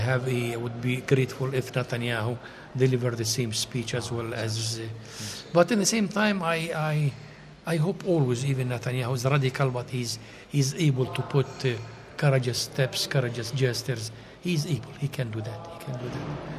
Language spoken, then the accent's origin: English; Madaba, Madaba Governorate, Jordan; I am from Madaba. Mount Nebo is just 6 kilometers far away from home.